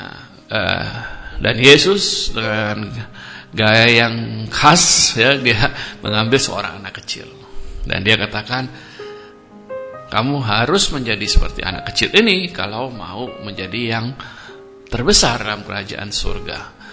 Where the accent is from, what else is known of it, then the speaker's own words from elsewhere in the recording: Jakarta, Indonesia; saya dari Jakarta.